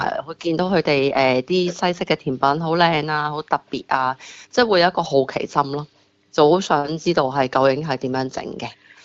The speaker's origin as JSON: {"language": "Cantonese", "country": "Hong Kong", "tie": "born or raised there", "lives_now": "Australia", "said": "我哋喺香港長大嘅時候"}